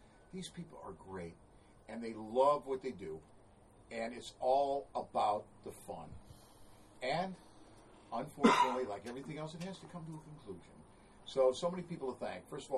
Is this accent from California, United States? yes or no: no; Illinois, United States; I was raised near Chicago. And the 4th of July in the park, the … plays the … during the climax of this.